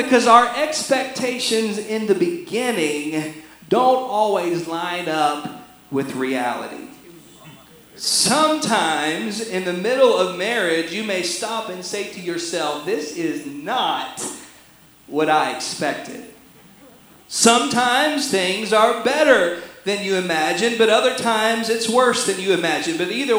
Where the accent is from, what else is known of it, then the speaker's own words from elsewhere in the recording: North Carolina, United States; In fact, growing up in North Carolina, I would always joke. I said, "I'll live anywhere. I'll live anywhere but Goldsboro.